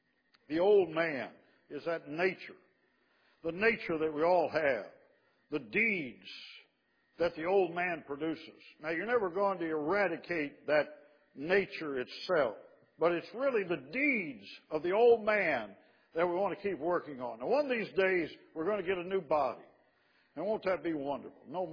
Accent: Chicago, Illinois, United States; I grew up in the suburbs of Chicago. You wouldn't know that by listening to me, but I got rid of my accent, all right?

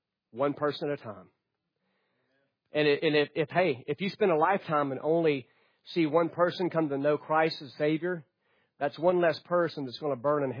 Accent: North Carolina, United States; a church I grew up in North Carolina.

